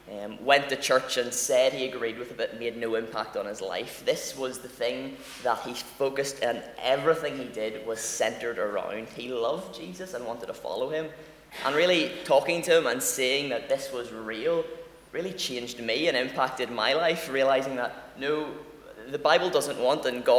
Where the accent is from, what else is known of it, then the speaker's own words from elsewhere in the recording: Armagh, Northern Ireland, United Kingdom; I'm 22. I'm from Armagh. I go to Armagh Baptist, as has already been said.